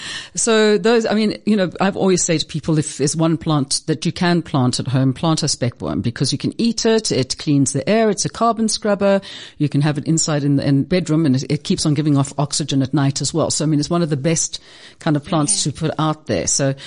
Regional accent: South Africa; I'm South African and British

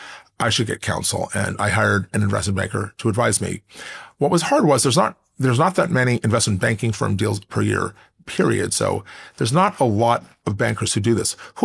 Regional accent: New York, United States; And I actually thought that even though I'm from New York, I even felt we had kind of a Midwestern, no-nonsense, scrappy culture

